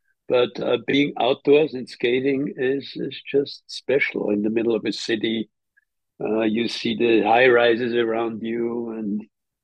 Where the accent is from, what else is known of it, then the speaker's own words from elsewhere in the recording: Vienna, Austria; I come from Vienna.